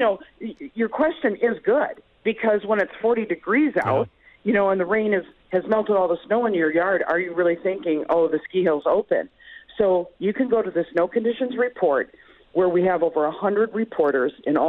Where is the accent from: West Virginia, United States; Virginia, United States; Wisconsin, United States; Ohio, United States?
Wisconsin, United States; Beloit; I'm from Beloit, so that drive to Bayfield is almost 300 miles.